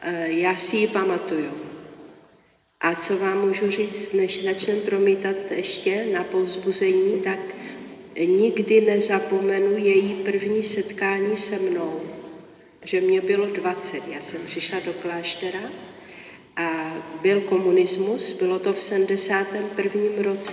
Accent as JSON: {"language": "Czech", "region": "Moravia", "country": "Czechia", "said": "pocházím z Moravy, byla jsem úplně jako holka z vesnice."}